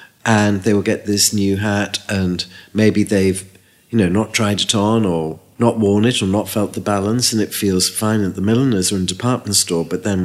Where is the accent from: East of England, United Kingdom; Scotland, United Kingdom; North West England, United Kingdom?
North West England, United Kingdom; Liverpool; I came from Liverpool and it was 40% unemployment.